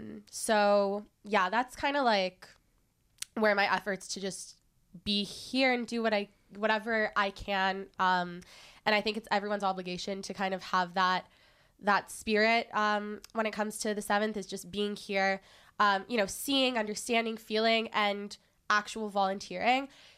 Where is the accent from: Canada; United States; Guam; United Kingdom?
Canada; I'm from Canada, but I'm Israeli. I grew up Israeli and I'm in university.